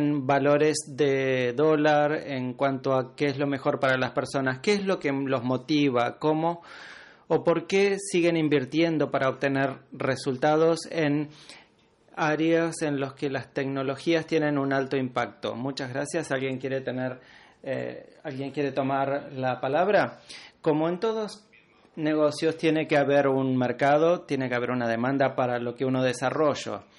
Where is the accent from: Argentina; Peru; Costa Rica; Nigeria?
Nigeria; Abuja, Federal Capital Territory; Spanish is a second language; soy de Abuja, Nigeria